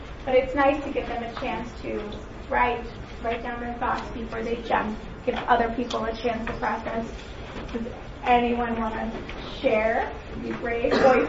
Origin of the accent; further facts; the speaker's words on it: Maryland, United States; I'm from Maryland.